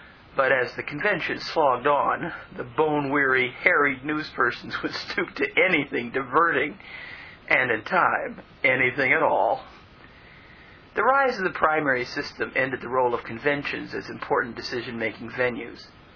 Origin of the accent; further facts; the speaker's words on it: United States; Speaking of watershed events, in my life as an American, I have witnessed three amazing historical moments.